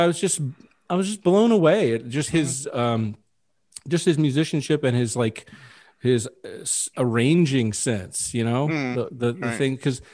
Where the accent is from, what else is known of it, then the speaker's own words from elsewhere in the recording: Nashville, Tennessee, United States; I grew up in Nashville. And so there was a lot of, especially back then, it was a lot of country music.